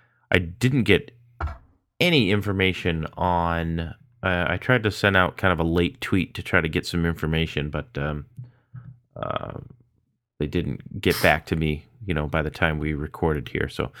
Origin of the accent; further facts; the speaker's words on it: Boston, Massachusetts, United States; from Boston